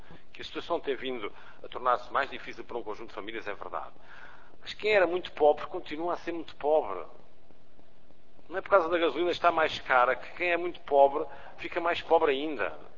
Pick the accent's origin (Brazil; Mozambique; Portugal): Portugal; Alentejo; E se calhar para um alentejano, eu sou alentejano